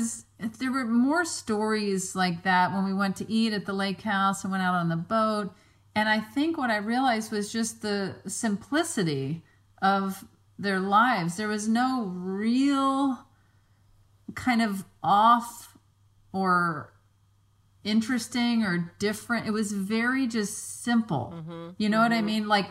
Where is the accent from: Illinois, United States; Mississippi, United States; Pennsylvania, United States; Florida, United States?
Mississippi, United States; Well, yeah, I was going to say like when we go to Mississippi to my hometown, it's very sit on a porch swing, go walk by the beach or to the coffee shop.